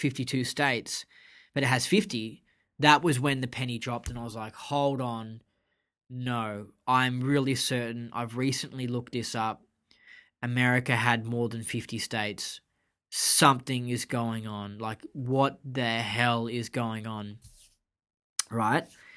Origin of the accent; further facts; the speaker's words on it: Australia; Cause I come from Australia where we have like five states. And they're all, like, mega big.